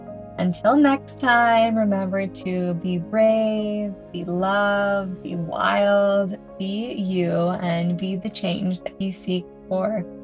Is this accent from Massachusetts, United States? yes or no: no; Washington, United States; And I am from Washington State and have plenty of family there.